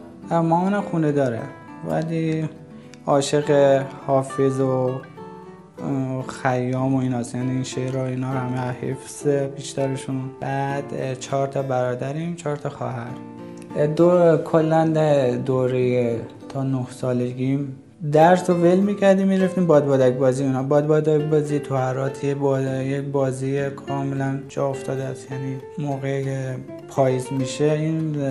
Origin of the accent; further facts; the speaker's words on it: Yerevan, Armenia; Persian is a second language; also born or lived in Gavar; از کشور ارمنستان، از شهر ایروان. من در شهر گاوار به دنیا آمدم.